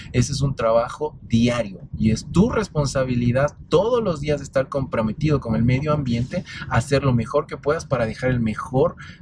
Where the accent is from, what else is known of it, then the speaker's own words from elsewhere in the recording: Ecuador; si en algún momento dado, como profesional ecuatoriano, estás involucrado en cualquiera que sea la cadena de valor